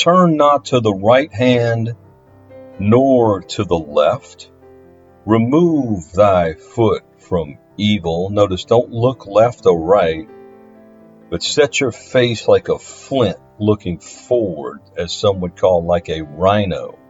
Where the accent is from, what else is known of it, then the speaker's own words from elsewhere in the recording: Louisiana, United States; They happen to come from or play in my home state, Louisiana.